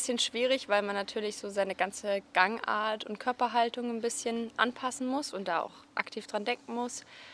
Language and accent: German; Munich, Bavaria, Germany; Ich komme aus München. Ich studiere auch in München